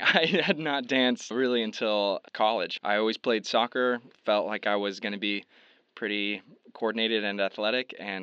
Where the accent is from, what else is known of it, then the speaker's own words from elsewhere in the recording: Waco, Texas, United States; also born or lived in Austin, Texas / Oklahoma City; now in New York, United States; I'm from Austin, Texas, originally. Grew up in Waco, Texas, then went to Oklahoma City University. But I'm living in New York.